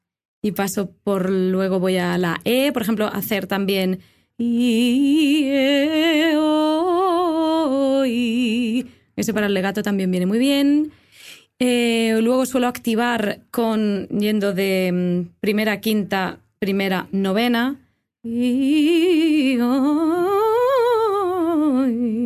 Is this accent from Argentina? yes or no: no; Zaragoza, Aragon, Spain; now in Madrid, Spain; Soy de Zaragoza, sí, pero vivo en Madrid.